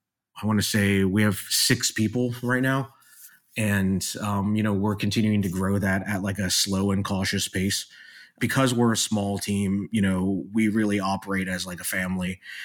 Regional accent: Maryland, United States; I remember growing up in Maryland, there was a comic books and card store at the Inner Harbor called Jeppy's.

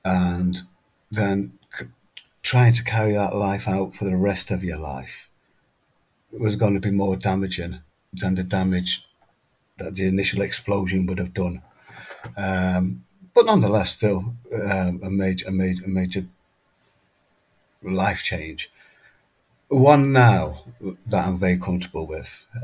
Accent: Manchester, North West England, United Kingdom; I grew up in Manchester, grew up in Hume, two Irish parents. I'm second of nine siblings.

